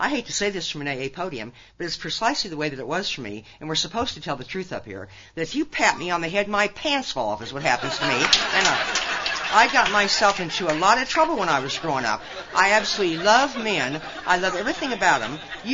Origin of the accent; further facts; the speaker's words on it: Nebraska, United States; when I was growing up in Nebraska, there just wasn't a lot of drugs on the street.